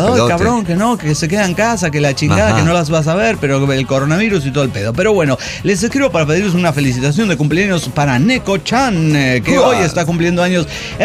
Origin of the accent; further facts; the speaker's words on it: Cochabamba, Bolivia; de Cochabamba, Bolivia.